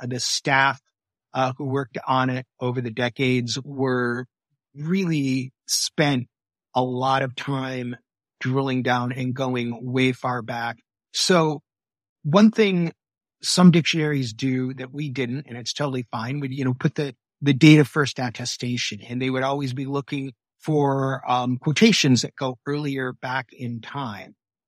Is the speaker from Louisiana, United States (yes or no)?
no; Michigan, United States; It's funny because I remember the part of the country I'm from, I grew up in Michigan.